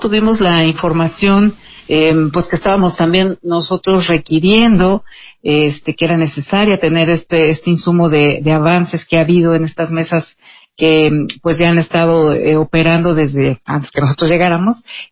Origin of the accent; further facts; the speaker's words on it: Oaxaca, Mexico; Así es, pues como sabes vengo del estado de Oaxaca